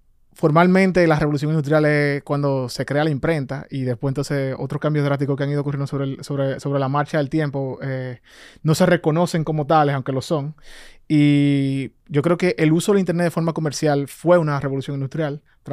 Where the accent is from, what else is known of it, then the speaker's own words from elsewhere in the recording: Santo Domingo, Distrito Nacional, Dominican Republic; born there; Yo nací en Santo Domingo. Soy dominicano.